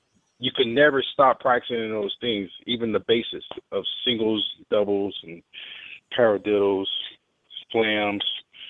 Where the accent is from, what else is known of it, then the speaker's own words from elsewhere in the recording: Philadelphia, Mississippi, United States; the fact that I'm from Philadelphia, Mississippi.